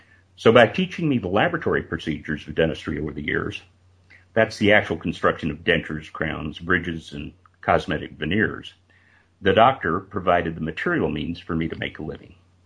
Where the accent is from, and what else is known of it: Las Cruces, New Mexico, United States; born or raised there